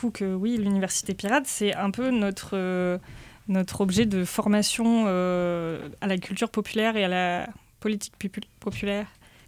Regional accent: Bordeaux, Nouvelle-Aquitaine, France; à la base, je suis bordelaise, et lui aussi

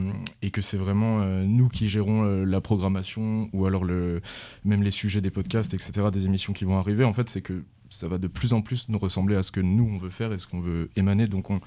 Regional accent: Moëlan-sur-Mer, Brittany, France; on vient d'une petite ville du Finistère Sud qui s'appelle Mouëlan-sur-Mer.

